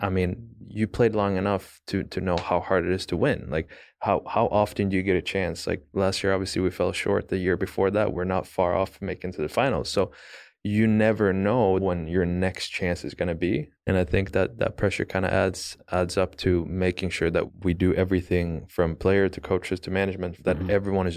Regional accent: Stockholm, Stockholm County, Sweden; English is a second language; For me, it's just I'm from Stockholm. Lived basically in the city for some time growing up and just having everything close.

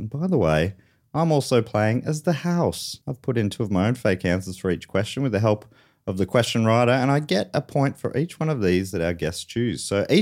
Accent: Nottingham, East Midlands, United Kingdom; Or finally, I am from Nottingham and Croggy is my nana.

